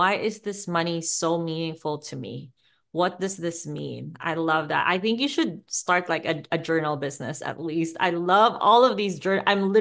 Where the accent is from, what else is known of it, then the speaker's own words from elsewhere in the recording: Philippines; I'm Asian, I'm Filipino, we're Catholics.